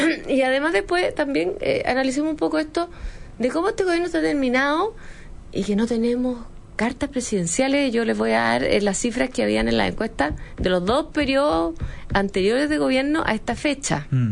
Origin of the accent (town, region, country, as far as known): Chile